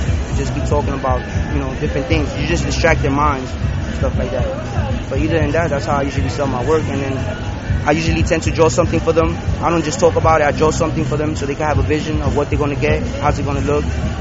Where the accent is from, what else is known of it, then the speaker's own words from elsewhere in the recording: Brooklyn, New York, United States; I'm very loud. I'm from New York. I'm from Brooklyn.